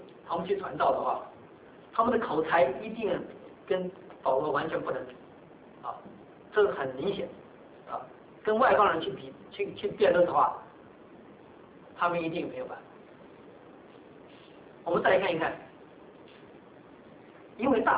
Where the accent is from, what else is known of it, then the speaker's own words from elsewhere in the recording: Taiwan; 我们很多是从台湾来的，从大陆来的，从香港来的，像我是从台湾来的，虽然说我是个外人